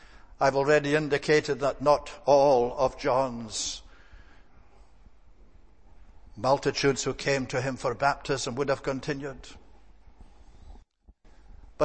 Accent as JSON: {"language": "English", "region": "Scotland", "country": "United Kingdom", "tie": "born or raised there", "said": "My native land of Scotland, we all think of St. Columba and all of that kind of thing."}